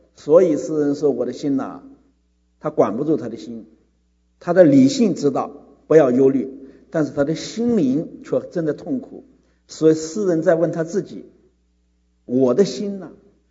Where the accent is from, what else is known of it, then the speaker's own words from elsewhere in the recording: United States; 那我们美国人过，在美国过感恩节